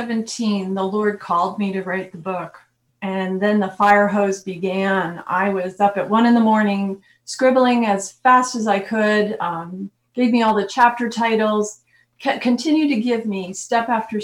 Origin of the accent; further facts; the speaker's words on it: East Coast, United States; also born or lived in Midwest / Maryland / Virginia; I was born in the Midwest and raised on the East Coast and then came down to Maryland and Virginia, where I was a teacher.